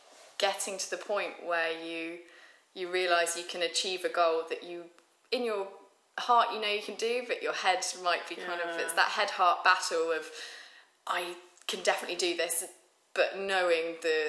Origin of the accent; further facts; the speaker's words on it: Falmouth, South West England, United Kingdom; moved away as an adult; also born or lived in Switzerland; now in London, United Kingdom; I'm from Falmouth in Cornwall, so I grew up there. Only moved to London sort of 5 years ago, having previously lived in the mountains in Switzerland for 3 years as well.